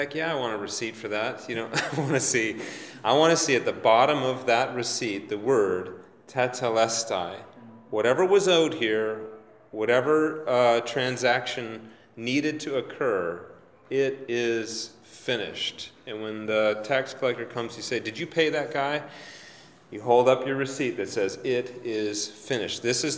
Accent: Saskatchewan, Canada; The city that I was raised in Saskatchewan, in Canada, used to be called Pile of Bones.

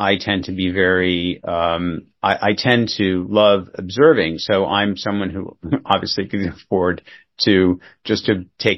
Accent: Manhattan, New York, United States; I grew up in New York. My father was a very successful businessman in the electronics business, sold the company in the 1960s, became a major philanthropist. I'm one of three children. I grew up in Manhattan, where I live now.

